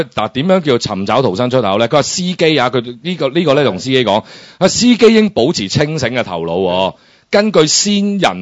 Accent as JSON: {"language": "Cantonese", "country": "Hong Kong", "said": "我哋香港人最撚叻、最撚清楚呢樣嘢"}